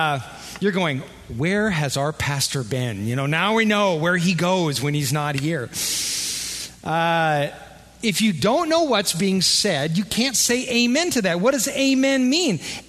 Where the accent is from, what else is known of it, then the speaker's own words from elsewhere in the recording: Iowa, United States; And again, I'm from Iowa. We don't look for demons under every rock